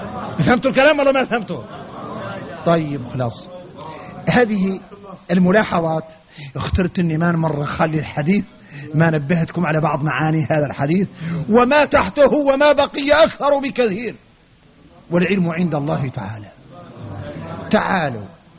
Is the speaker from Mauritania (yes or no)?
yes; Mauritania; احنا موريتاني خاسرة، احنا راكم موريتاني.